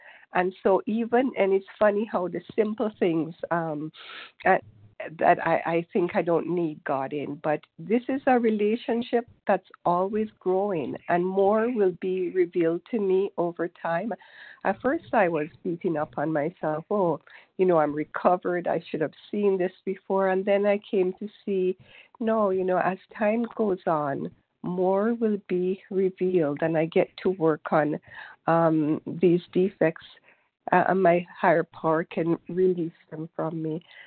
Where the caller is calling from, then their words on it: Toronto, Ontario, Canada; from Toronto, Canada.